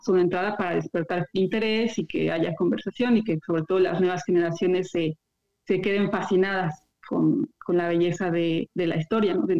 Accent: Mexico; now in Bristol, United Kingdom; yo como mexicana aquí, generar este contacto con las instituciones

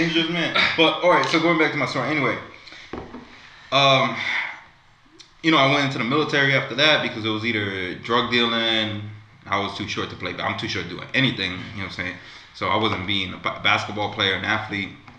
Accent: Central Falls, Rhode Island, United States; So for me, I'm from Central Falls, Rhode Island.

